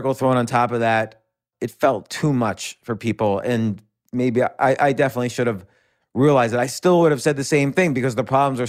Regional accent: New York City, New York, United States; I'm a New Yorker.

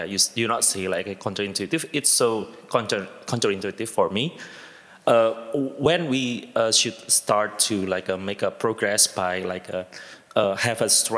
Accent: Indonesia; English is a second language; from Indonesia.

